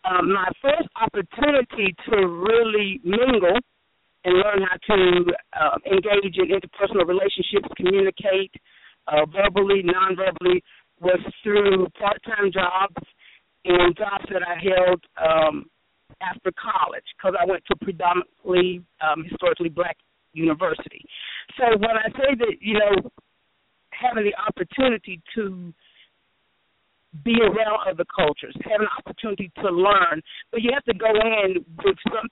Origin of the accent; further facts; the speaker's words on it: Kingstown, United States; I was born and raised in Cleveland County, and my hometown was Kingstown, and it was called Kingstown because it was predominantly African-American, probably 99 or 100%.